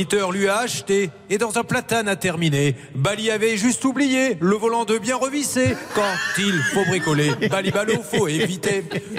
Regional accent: Bordeaux, Nouvelle-Aquitaine, France; born there; je suis né à Bordeaux-Codéran, où ça ? Exactement à Codéran.

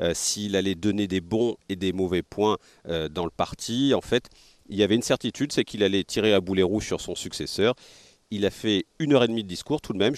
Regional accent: France; m'ont demandé si j'étais un supporter de Marine Le Pen, puisque je venais de France.

